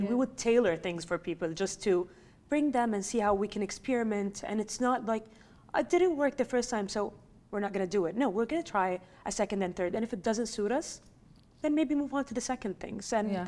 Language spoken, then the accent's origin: English; Riyadh, Riyadh Province, Saudi Arabia; English is a second language; I am from Riyadh. I'm from the capital, born and raised. My family, my heritage, everything is actually from the Najd region, which is the central of Saudi Arabia. And I've loved Riyadh ever since I was born.